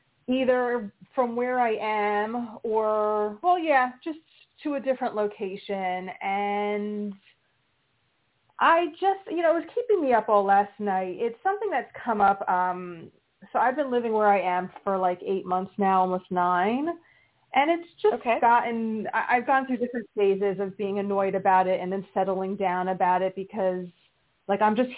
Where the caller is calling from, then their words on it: Pennsylvania, United States; Pennsylvania.